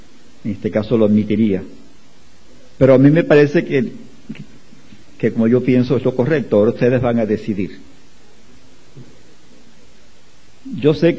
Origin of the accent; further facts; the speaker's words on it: Viñales, Pinar del Río, Cuba; born there; Soy cubano de nacimiento. Nací en el rincón más bello del mundo, que lamentablemente Evelyn no ha querido verlo. En dos ocasiones que estuvo en Cuba, pese a que le insistí, no fue a Viñales.